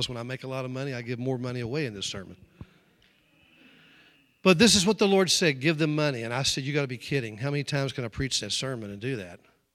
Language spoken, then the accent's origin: English; the South, United States; I'm from the South.